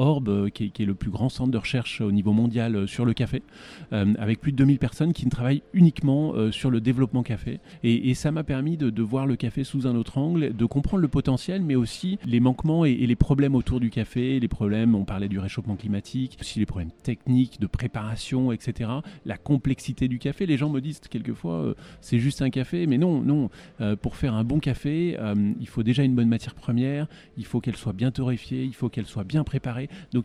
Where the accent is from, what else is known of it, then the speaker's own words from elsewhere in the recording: Lyon, Auvergne-Rhône-Alpes, France; moved away as an adult; also born or lived in abroad; j'ai quitté Lyon à mes 18 ans, mes 18 premières années ont été lyonnaises, ensuite je suis parti à l'étranger pendant un peu plus de 20 ans